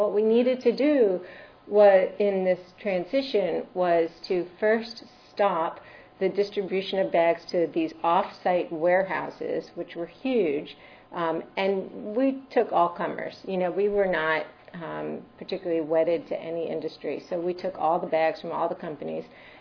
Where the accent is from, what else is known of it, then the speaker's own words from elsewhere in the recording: New Jersey, United States; I'm a pediatrician. I'm from New Jersey